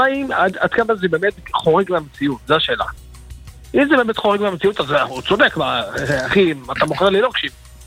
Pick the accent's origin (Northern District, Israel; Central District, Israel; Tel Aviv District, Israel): Central District, Israel; אני מהמרכז.